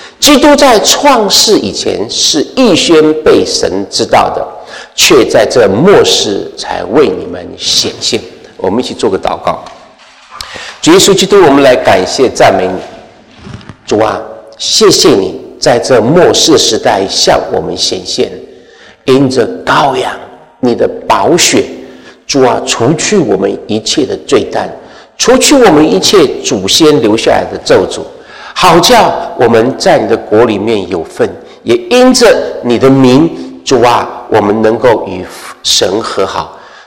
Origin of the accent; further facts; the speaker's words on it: China; 我们中国人是不是吃羊肉乳啊？